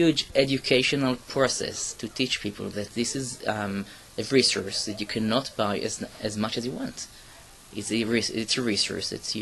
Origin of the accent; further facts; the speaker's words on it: Israel; born there; English is a second language; I was born in Israel.